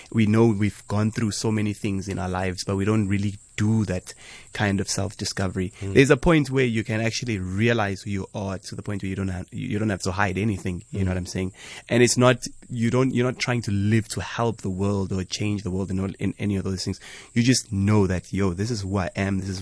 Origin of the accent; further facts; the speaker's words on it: Greytown, KwaZulu-Natal, South Africa; also born or lived in Pietermaritzburg; So, as you know … I'm originally from KZN. I was born in Pietermaritzburg, and then I was adopted in Greytown.